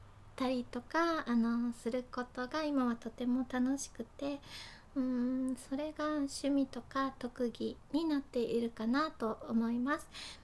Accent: Fukuoka, Japan; 出身地は福岡です。

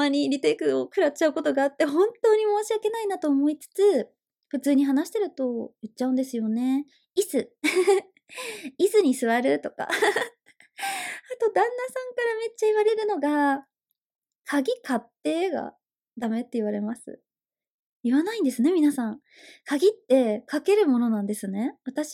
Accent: Hokkaido, Japan; moved away; 私北の大地が出身で、その後に関東に移住はしたんですけど、だから、そうだな、北海道弁？

